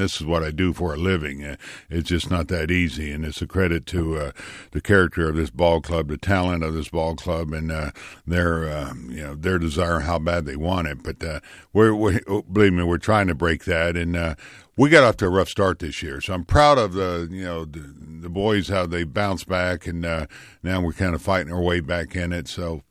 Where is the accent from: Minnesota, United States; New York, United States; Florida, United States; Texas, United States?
Florida, United States; You know, Heston's from my hometown down in Florida.